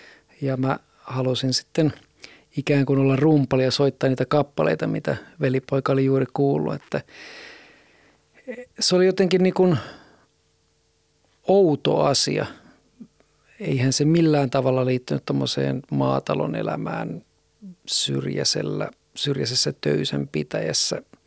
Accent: Ostrobothnia, Finland; me ollaan pohjalaisia, vaikka me tietenkin oltiin ja ollaan lähtökohdiltamme sitä.

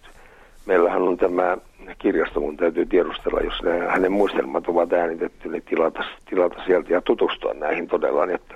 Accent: Suojärvi, Republic of Karelia, Russia; minä olin lapsuudessani Suojärvellä silloin, kun vedettiin laskiaista

